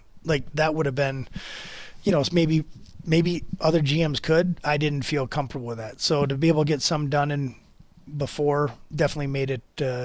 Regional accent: United States; moved away as an adult; now in Calgary, California, United States; and I'm American. So, you know, I can firsthand say, I love living in Calgary. I love being in Calgary. I've been here, you know, over 20 years now.

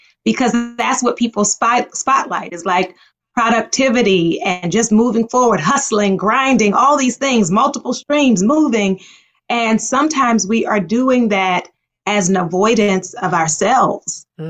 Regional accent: Baltimore, Maryland, United States; You know, I grew up in Baltimore.

